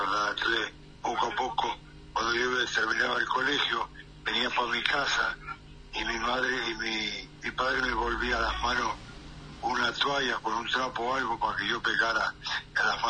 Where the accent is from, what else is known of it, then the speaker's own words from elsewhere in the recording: Montevideo, Uruguay; Yo nací en La Unión, en Tomás Caramú y Gobernador Viana.